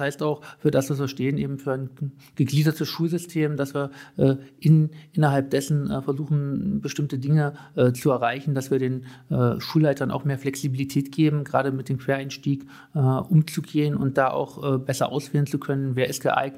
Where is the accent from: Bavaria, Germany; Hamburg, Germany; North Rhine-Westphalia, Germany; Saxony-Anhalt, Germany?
Saxony-Anhalt, Germany; Sangerhausen; ich bin 40 Jahre alt, ich bin geboren und aufgewachsen in Sangerhausen